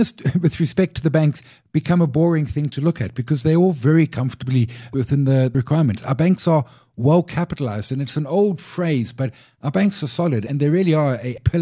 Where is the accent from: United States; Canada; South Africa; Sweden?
South Africa; I mean, as a South African, I think we've got brilliant wine at amazing prices